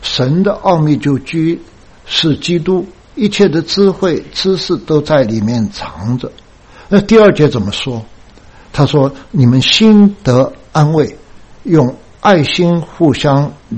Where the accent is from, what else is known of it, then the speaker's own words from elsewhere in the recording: China; 我觉得我们中国人真的是很苦的一个民族啊